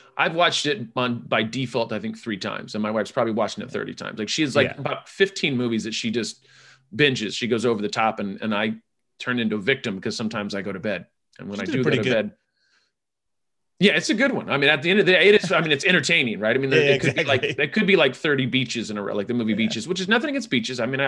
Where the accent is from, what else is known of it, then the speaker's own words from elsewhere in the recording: California, United States; I'm from California and I'm a little, I'm not saying I'm envious of Colorado